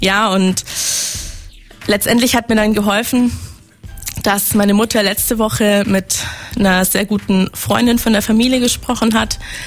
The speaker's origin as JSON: {"language": "German", "town": "Stuttgart", "region": "Baden-Württemberg", "country": "Germany", "said": "Ich bin hier aus Stuttgart."}